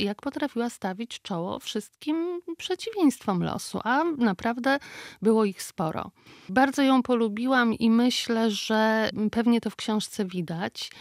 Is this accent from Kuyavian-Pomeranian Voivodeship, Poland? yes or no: no; Łapy, Podlaskie Voivodeship, Poland; jako mieszkaniec Łap, z których z kolei ja pochodzę, z którym jestem związana